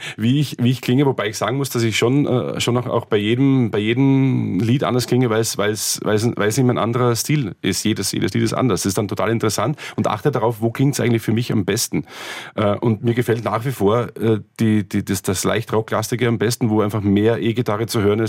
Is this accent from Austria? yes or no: yes; Austria; born there; Und ich bin ja gebürtiger Österreicher, und da gibt es ja auch zwischen Osten, Westen, Norden und Süden riesige Unterschiede.